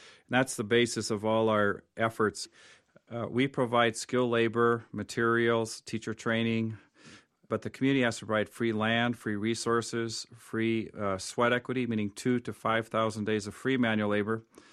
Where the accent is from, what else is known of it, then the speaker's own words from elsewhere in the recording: Tanzania; Well, I grew up in Africa, Tanzania, for 15 years